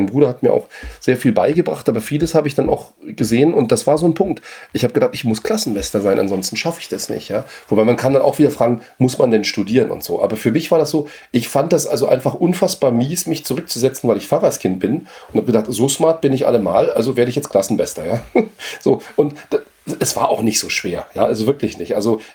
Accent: Berlin, Germany; Also ich komme ja aus Ostberlin

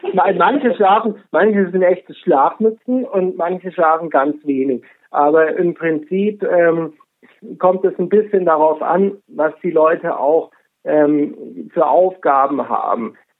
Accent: Munich, Bavaria, Germany; das mir als Münchner sehr gut schmeckt, muss ich sagen

